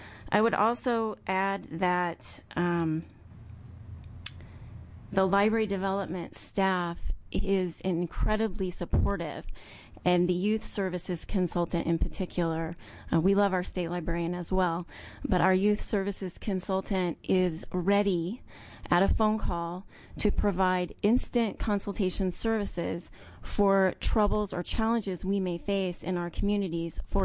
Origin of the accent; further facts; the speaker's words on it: Oregon, United States; I'm from Josephine County.